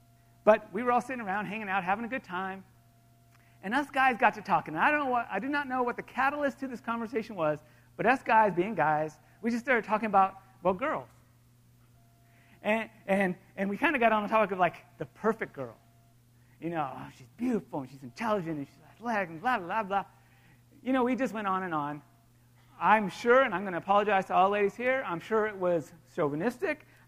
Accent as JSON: {"language": "English", "town": "Los Angeles", "region": "California", "country": "United States", "tie": "born or raised there", "said": "Now, to be fair, I grew up in Los Angeles."}